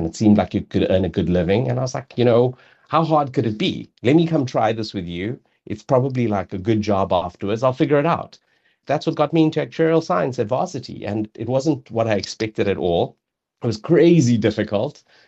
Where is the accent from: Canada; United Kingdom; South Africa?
South Africa; Durban, KwaZulu-Natal; So I grew up in Durban.